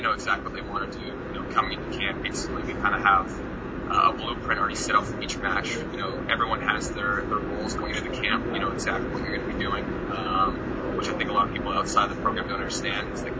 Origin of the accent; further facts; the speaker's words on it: Canada; Especially, I think, growing up in Canada as a young boy, it was always something that was tough to really dream